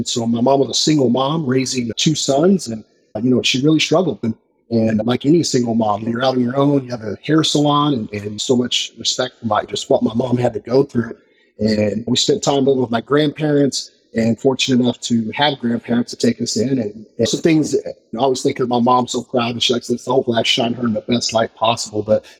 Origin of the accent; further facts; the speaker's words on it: Albuquerque, New Mexico, United States; born there; So I was born in Albuquerque, New Mexico.